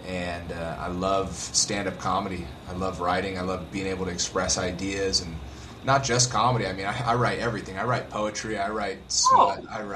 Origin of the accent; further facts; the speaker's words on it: Las Vegas, Nevada, United States; now in Los Angeles, United States; I've been living in Los Angeles for about 9 years now. I was born and raised in Las Vegas. Came out to Los Angeles to grow as a comedian.